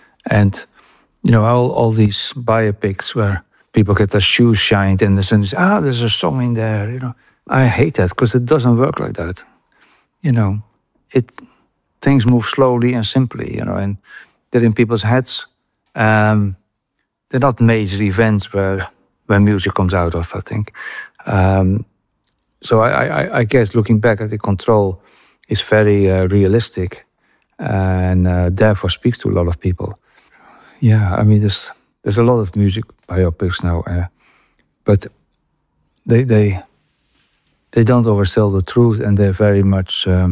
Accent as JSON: {"language": "English", "country": "Netherlands"}